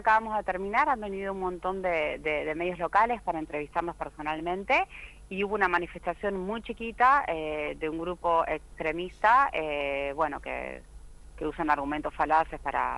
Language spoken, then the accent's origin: Spanish; Buenos Aires Province, Argentina; yo vengo de la provincia de Buenos Aires